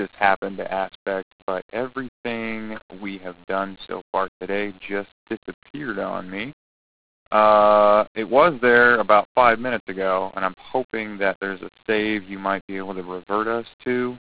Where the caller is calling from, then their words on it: Canal Winchester, Ohio, United States; I'm calling from Canal Winchester